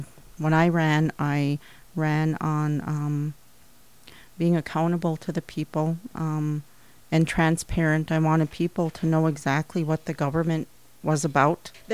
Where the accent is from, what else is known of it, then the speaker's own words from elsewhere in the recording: Nett Lake, Minnesota, United States; also born or lived in Cook; I was born and raised on the Knit Lake Reservation. I was born in Cook, Minnesota, to … of Knit Lake. I lived all my youth in Knit Lake.